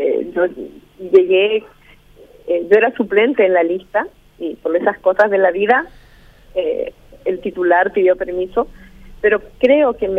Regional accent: Corrientes, Argentina; now in Pilar, Argentina; Yo en realidad soy correntina, afincada hace muchos años acá en la ciudad de Pilar, ¿no?

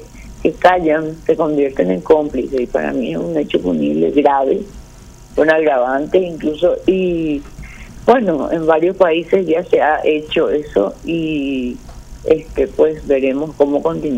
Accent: Paraguay; como ciudadana paraguaya

